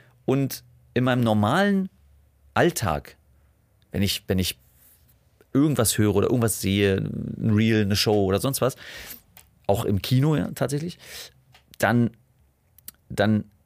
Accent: Berlin, Germany; accent: Berlin; weil ich meinen Akzent, also ich finde ihn jetzt selber nicht cool, wenn ich ihn höre, aber ich bin nun mal Berliner. Deswegen, also ich bin auch stolzer Berliner, ja, ich mag meine Stadt.

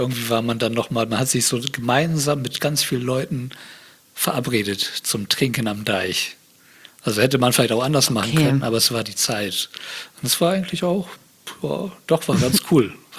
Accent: Bremerhaven, Bremen, Germany; Ne, ich bin ja aus Bremerhaven.

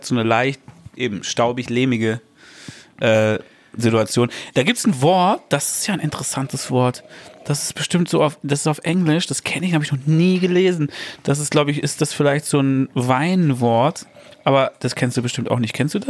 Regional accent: Ludwigsburg, Baden-Württemberg, Germany; also born or lived in Stuttgart; Ich bin in Ludwigsburg zur Schule gegangen.

